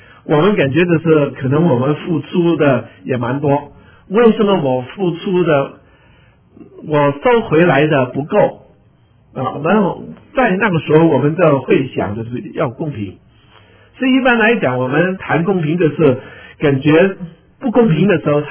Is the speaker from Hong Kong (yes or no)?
yes; Hong Kong; 可能在我从香港来